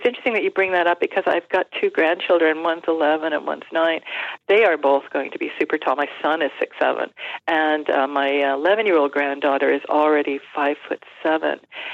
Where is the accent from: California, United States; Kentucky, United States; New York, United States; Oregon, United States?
New York, United States; Long Island; I lived on Long Island. I'm from New York, mm-hmm.